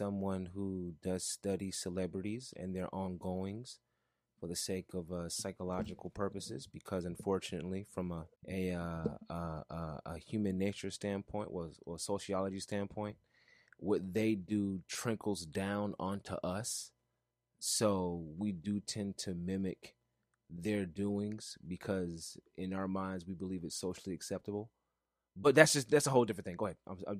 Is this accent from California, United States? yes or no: no; Columbus, Georgia, United States; I'm from Columbus, Georgia.